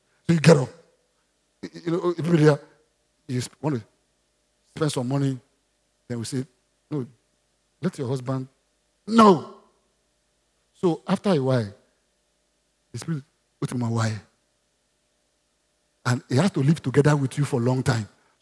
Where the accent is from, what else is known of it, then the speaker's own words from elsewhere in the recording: Nigeria; Have you been to shopping mall like this? I'm a Nigerian.